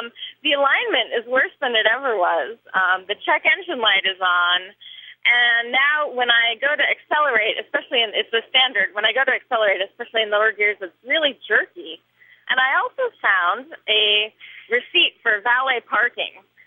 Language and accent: English; Cambridge, East of England, United Kingdom; now in New York, United States; I'm calling from New York, although I'm originally from Cambridge.